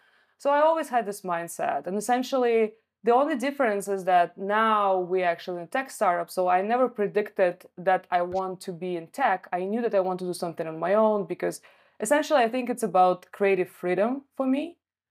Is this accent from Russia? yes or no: yes; Russia; English is a second language; moved away as an adult; now in Canada; I moved to Canada from Russia partially because I know that here there are more opportunities for the profession